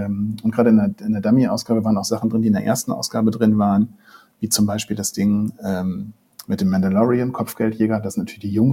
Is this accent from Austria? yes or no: no; North Rhine-Westphalia, Germany; ich komme aus OWL